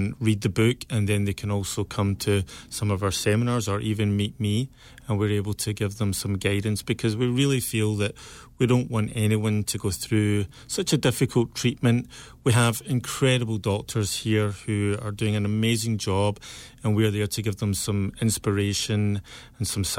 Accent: Scotland, United Kingdom; accent: Scottish; moved away; I came here in 2000, Mark, and so I guess I've still got my Scottish accent.

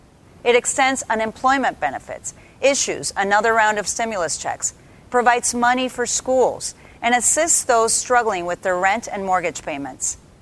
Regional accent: Florida, United States; Take my home state of Florida.

